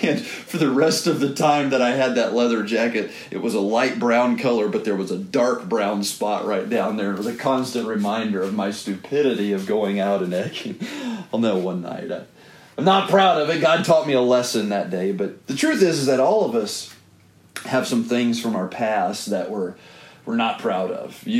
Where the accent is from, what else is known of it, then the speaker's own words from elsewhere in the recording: Danvers, Massachusetts, United States; I can remember when I was a teenager growing up in Danvers